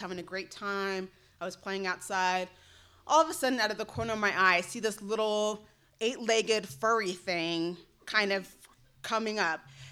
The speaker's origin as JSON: {"language": "English", "town": "Denver", "region": "Colorado", "country": "United States", "tie": "born or raised there", "said": "So I had two parents, an older sister, a younger sister. I grew up in Denver. My grandparents were close."}